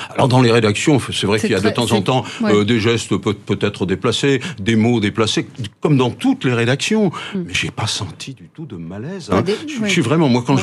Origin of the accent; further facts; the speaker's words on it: Paris, Île-de-France, France; born there; Moi, je suis né à Paris. J'ai travaillé 35 ans à Paris.